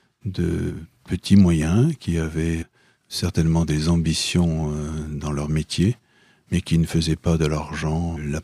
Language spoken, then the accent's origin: French; Saint-Étienne, Auvergne-Rhône-Alpes, France; je suis quelqu'un qui vient d'un horizon un peu plus lointain que Paris, puisque je suis de Saint-Étienne. Je suis né dans la Loire. Je suis né au cœur des mines, au cœur de la sidérurgie